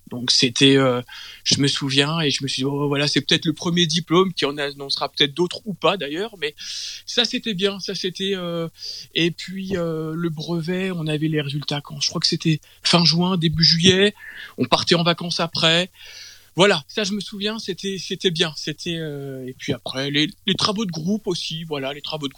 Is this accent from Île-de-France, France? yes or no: yes; Saint-Germain-en-Laye, Île-de-France, France; also born or lived in Poissy; J'ai grandi à Saint-Germain-en-Laye, alors je suis né à Poissy, hein, donc dans les Yvelines, pur yvelinois. J'ai grandi à Saint-Germain-en-Laye, j'ai grandi en plus pas loin d'où j'habite actuellement